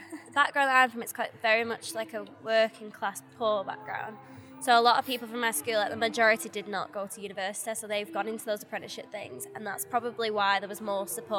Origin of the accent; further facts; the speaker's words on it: Oldham, North West England, United Kingdom; I grew up in Oldham.